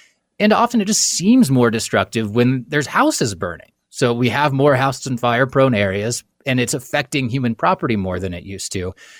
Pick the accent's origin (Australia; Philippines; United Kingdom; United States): United States; Kansas; You know, I grew up in Kansas, and there always used to be the same kind of folks, or like my dad, for example.